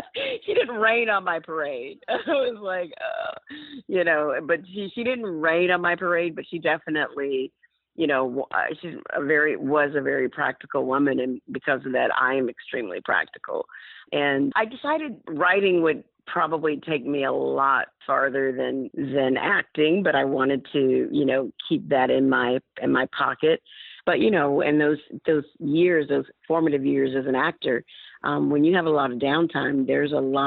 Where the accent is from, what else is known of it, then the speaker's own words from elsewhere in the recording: Montgomery, Alabama, United States; I am from Montgomery. I am.